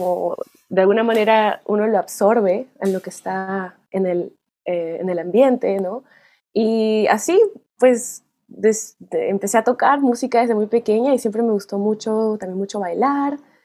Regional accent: Peru; now in Minneapolis, United States; soy una multiinstrumentalista peruana. Yo resido en Minneapolis, en los Estados Unidos, desde hace alrededor de 10 años

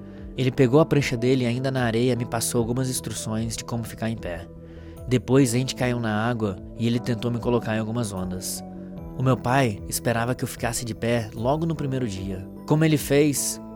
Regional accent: Guarapari, Espírito Santo, Brazil; Eu nasci e cresci em Guarapari, uma cidade no litoral do Espírito Santo.

